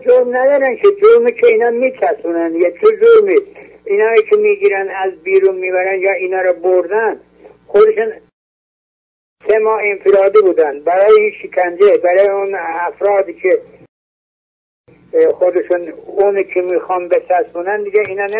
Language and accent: Persian; Iran; ما جمهور اسلامی هستیم، وطنمون ایرانه.